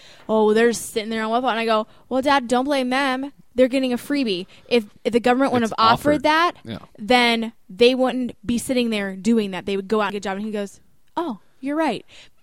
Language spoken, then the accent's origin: English; United States; Like, this is horrible, and I'm embarrassed that I am an American